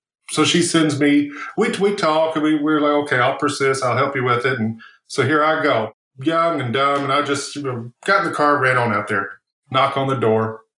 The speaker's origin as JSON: {"language": "English", "region": "Kentucky", "country": "United States", "tie": "born or raised there", "said": "I had a call from a lady in Radcliffe, Kentucky, which is oddly like a skip and a jump from where I grew up in Kentucky. We shopped all the time at the Kmart in Radcliffe."}